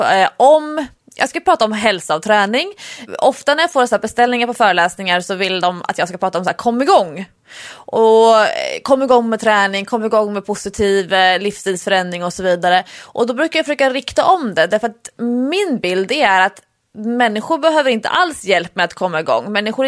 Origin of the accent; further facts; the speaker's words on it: Stockholm, Stockholm County, Sweden; Alltså, som stockholmare om man åker bil, vilket vi gör ofta när vi ska på semester, då åker man ju aldrig förbi Nässjö.